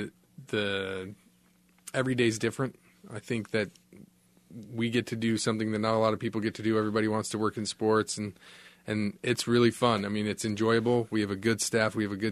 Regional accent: Colorado, United States; I grew up in Colorado and went to college in Colorado

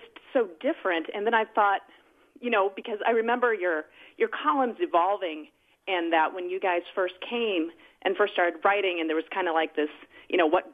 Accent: Iowa, United States; I grew up in Iowa, and I remember reading your columns and Rob's columns

